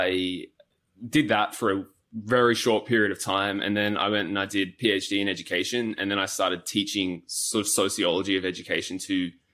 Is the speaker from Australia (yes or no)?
yes; Australia; accent: Australian; So I grew up in Australia, finished my degree back home, and then I did the almost rite of passage for young Australians.